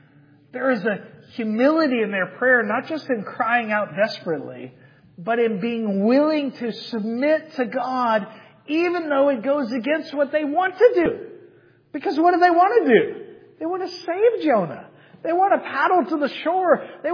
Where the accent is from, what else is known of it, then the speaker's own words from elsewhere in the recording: Georgia, United States; Growing up in Georgia, our house was actually right on a river.